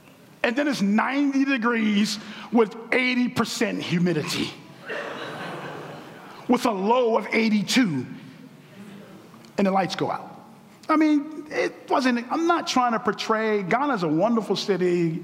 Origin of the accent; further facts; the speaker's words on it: United States; Look, I'm American, I get it.